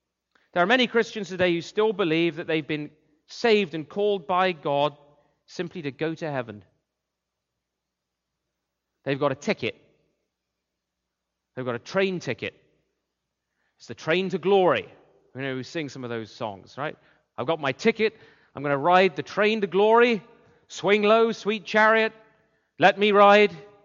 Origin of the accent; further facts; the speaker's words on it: South West England, United Kingdom; I grew up in England, I grew up in Wiltshire.